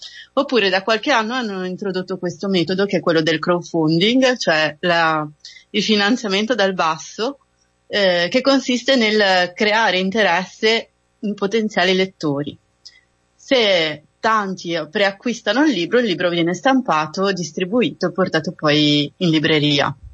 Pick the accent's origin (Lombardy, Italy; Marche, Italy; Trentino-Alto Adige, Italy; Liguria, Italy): Liguria, Italy; Genoa; also born or lived in Turin / Rome; Io origini torinese, nel senso che sono nata a Torino, okay. Però la mia città è Genova e ho vissuto però tanti anni a Roma.